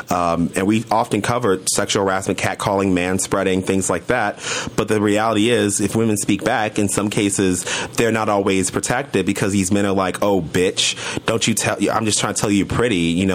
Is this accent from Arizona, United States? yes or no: no; Chicago, Illinois, United States; I am from Chicago.